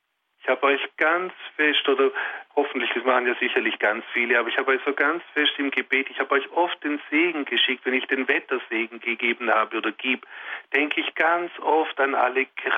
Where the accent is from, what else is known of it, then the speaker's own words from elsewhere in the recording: Langenargen, Baden-Württemberg, Germany; Ich komme ja auch aus einem Ort, ich komme aus Langenargen am Bodensee.